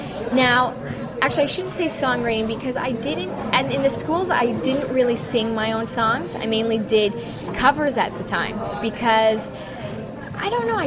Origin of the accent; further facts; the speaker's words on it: Canada; I love the Canadian one, obviously, because I'm Canadian.